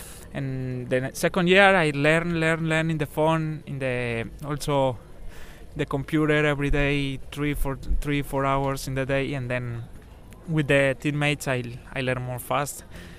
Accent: Pacora, Caldas, Colombia; English is a second language; now in La Ceja, Colombia; I'm from a small city in Caldas, it's Pacora, but I live in Antioquia and close to Medellin, in La Ceja.

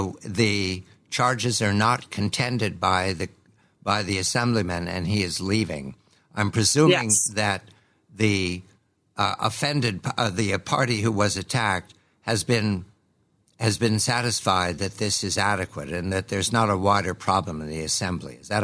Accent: Pennsylvania, United States; he's from the same place I'm from Montgomery County. I feel like I finally have a governor.

